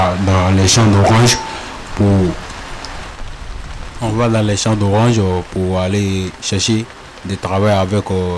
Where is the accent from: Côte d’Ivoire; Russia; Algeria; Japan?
Côte d’Ivoire; now in Toulouse, France; Je viens de la Côte d'Ivoire. Du coup, ça fait un mois, 2 semaines que je suis à Toulouse ici.